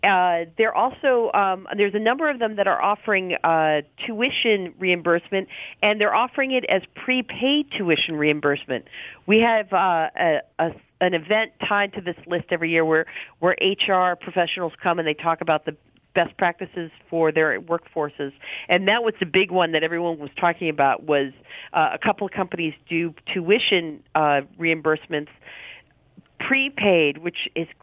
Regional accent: Cleveland, Ohio, United States; I grew up in Cleveland.

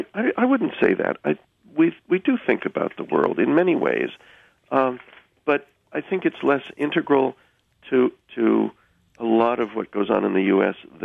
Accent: Cambridge, Massachusetts, United States; In Cambridge, Massachusetts.

